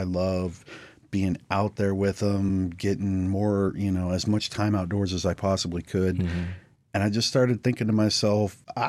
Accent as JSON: {"language": "English", "town": "Wasilla", "region": "Alaska", "country": "United States", "tie": "born or raised there", "said": "Yeah, so me and my brother, we're born and raised in Wasilla. You know, we're from the area. We grew up, you know, the background, our backyard basically was the Talkeetna Mountains."}